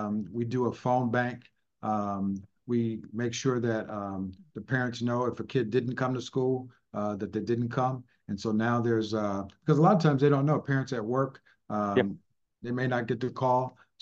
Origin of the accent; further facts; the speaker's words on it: East Cleveland, Ohio, United States; So I was raised in East Cleveland, and it was a great, people hear East Cleveland and they want to, immediately think of negative thoughts, but when I was growing up there, East Cleveland was a wonderful place to live.